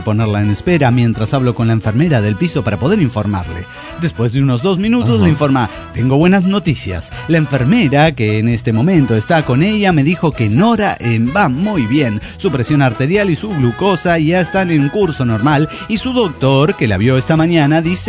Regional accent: Almoloya de Juárez, State of Mexico, Mexico; de Almoloya de Juárez.

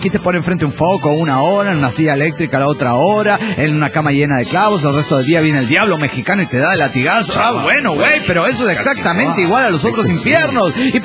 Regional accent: Bucaramanga, Santander, Colombia; de Bucaramanga, Colombia.

